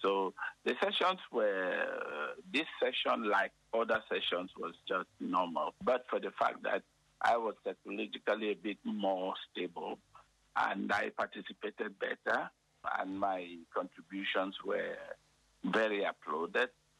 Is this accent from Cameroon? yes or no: yes; Cameroon; I am from Cameroon, and you know that Cameroon is one of the few countries in the world that is bilingual.